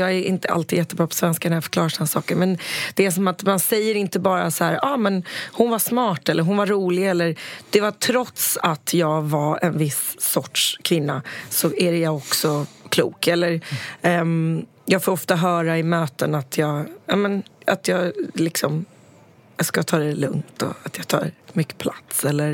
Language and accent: Swedish; Sweden; det finns ingenstans i världen där jag är så svensk som när jag är i USA